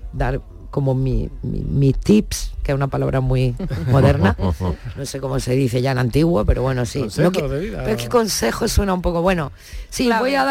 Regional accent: La Zubia, Andalusia, Spain; born or raised there

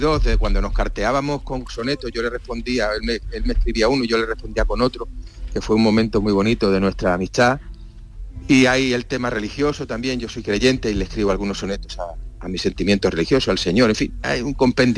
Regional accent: Espartinas, Andalusia, Spain; now in Madrid, Spain; yo soy madrileño, me fui mucho jovencito, siendo un chiquillo, me fui a Sevilla, Espartinas, y luego he vuelto a Madrid, pero la semilla del sur yo la llevo en el corazón

